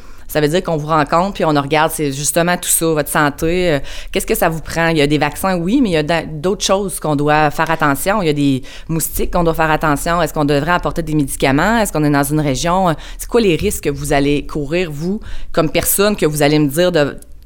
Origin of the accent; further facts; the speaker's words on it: Sainte-Marie, Quebec, Canada; Je viens de Sainte-Marie-de-Beauce.